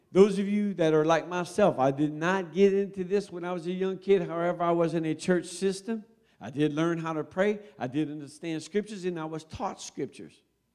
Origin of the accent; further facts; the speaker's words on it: Louisiana, United States; I'm from Louisiana, and I got the Holy Ghost in Georgia.